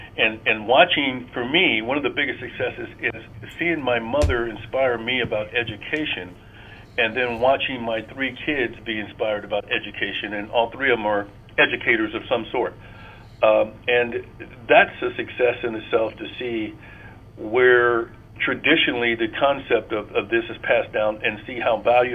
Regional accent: Portsmouth, Ohio, United States; Well, I think the influences from my hometown, Portsmouth, it was a very good sports town.

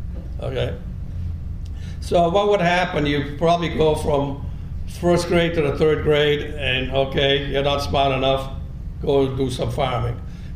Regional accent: Santa Maria de la Molise, Molise, Italy; Same thing, I came from Santa Maria de la Molise, and Santa Maria de la Molise was in the valley.

